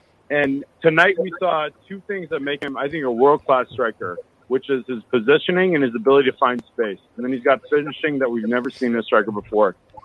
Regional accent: Dallas, Texas, United States; I literally used to be a Dallas Burn fan. I grew up in Dallas.

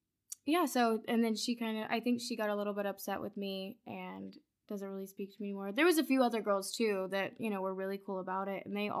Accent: Durant, Oklahoma, United States; also born or lived in Tulsa, Oklahoma; So I was born in Tulsa, Oklahoma, and I lived there until I was 7 when my parents divorced. And then my dad got custody, so we moved to right outside of Durant, Oklahoma.

